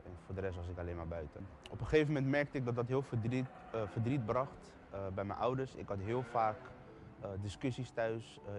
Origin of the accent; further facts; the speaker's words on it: The Hague, South Holland, Netherlands; Ik kom uit Den Haag. Ik heb een goede jeugd gehad.